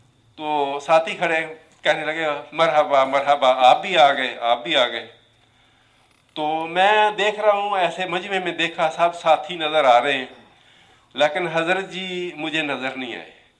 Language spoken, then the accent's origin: Urdu; Rahim Yar Khan, Punjab, Pakistan; میں رحیم یار خان سے ہوں، حضرت علیہ صاحب کی میت میں،